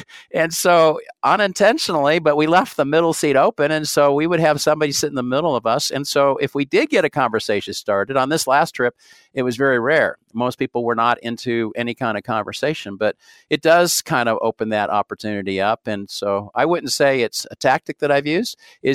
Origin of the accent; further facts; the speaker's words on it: Utah, United States; As I mentioned, I'm from Utah, and so I'm flying out of Salt Lake City a lot.